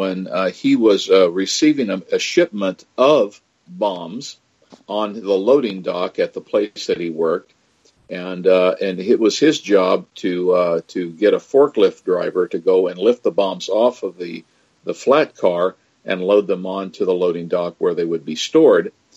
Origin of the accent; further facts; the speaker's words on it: Kansas, United States; we grew up essentially in the Midwest. At least that's what I call it. It is the state of Kansas.